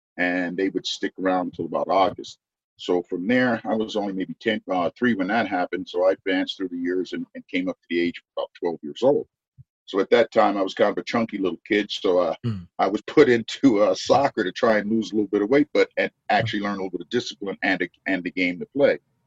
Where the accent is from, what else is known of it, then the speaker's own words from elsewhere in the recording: New York, United States; also born or lived in Ocala, Florida; The move started when I was about 3 years old. And we moved to New York from Ocala, Florida.